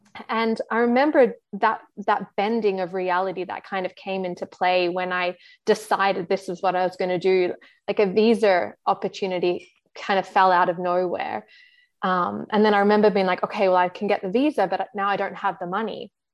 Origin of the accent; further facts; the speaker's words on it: Australia; I'm Australian for those who can't probably pick up on the accent.